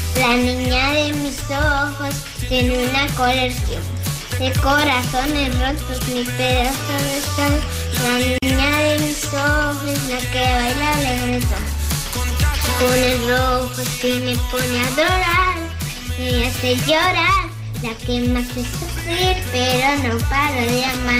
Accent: Valencia, Valencian Community, Spain; Tengo 7 años y soy de Valencia.

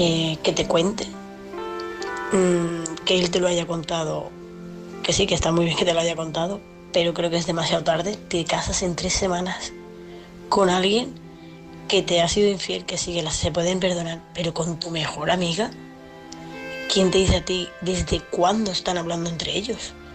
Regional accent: Seville, Andalusia, Spain; de Sevilla.

